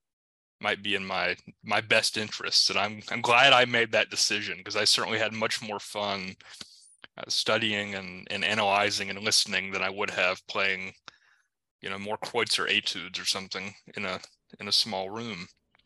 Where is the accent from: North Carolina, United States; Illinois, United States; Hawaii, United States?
North Carolina, United States; And I grew up in the Carolinas, which is why I sound like this.